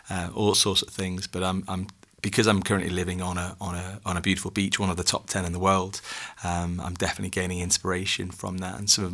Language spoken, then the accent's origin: English; Liverpool, North West England, United Kingdom; now in Wales; I mean, I'm from Liverpool, England. I was born and raised in that area, and then I moved to the southeast of England.